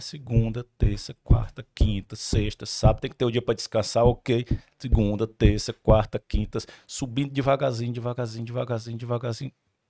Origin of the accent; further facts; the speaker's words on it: Ceará, Brazil; Eu sou cearense. Então, como bom cearense, já explicando